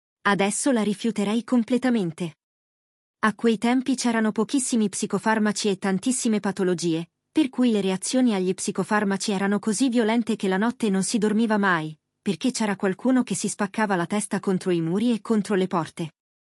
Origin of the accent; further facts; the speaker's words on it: San Giuliano, Lombardy, Italy; born there; Ho iniziato subito a fare teatro, nel paese dove sono nato, a San Giuliano.